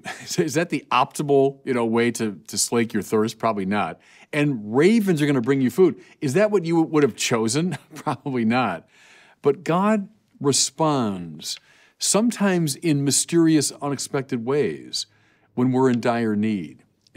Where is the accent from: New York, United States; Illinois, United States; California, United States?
California, United States; Now, I'm from California. I know about droughts and how devastating they can be.